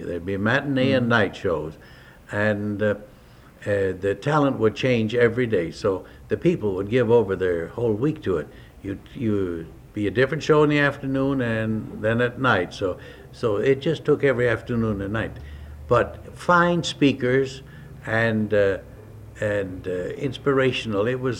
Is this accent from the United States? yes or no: yes; Chicago, Illinois, United States; born there; Yes, and that's where I was born in the Chicago area, too